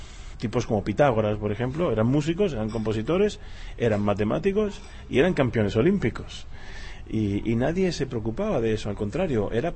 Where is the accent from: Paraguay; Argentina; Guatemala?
Argentina; born there; soy argentino de nacimiento y mi abuelo era español y soy también español por adopción, con lo cual tuve la suerte de poder tener dos países